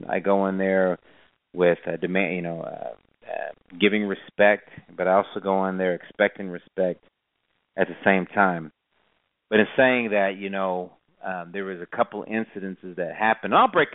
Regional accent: United States; As Indian people, I could be ticked off about how I've been treated.

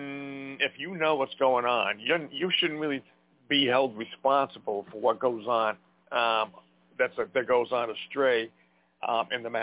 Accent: Montana, United States; Yeah, I'm from … from Montana. That's who I am.

